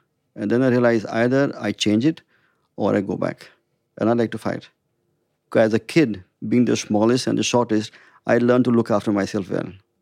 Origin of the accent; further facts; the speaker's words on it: India; Whereas the French chefs were allowed to do that, but as an Indian, you can't change it.